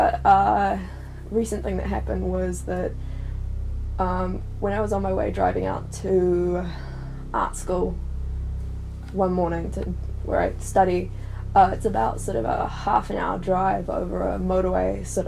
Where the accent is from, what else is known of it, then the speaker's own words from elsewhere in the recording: New Zealand; I'm from New Zealand.